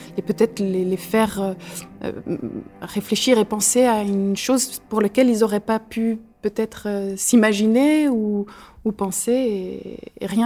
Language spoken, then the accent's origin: French; Jura, Switzerland; now in Geneva, Switzerland; je suis suisse, je suis jurassienne, mais je vis